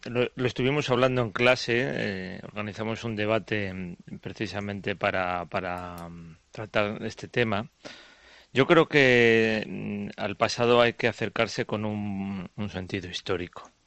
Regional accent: Spain; soy español

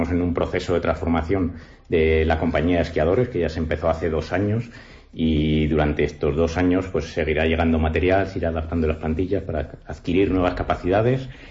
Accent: Aragon, Spain; Yo soy aragonés, había subido mucho a Jaca, tengo familiares con casa allí

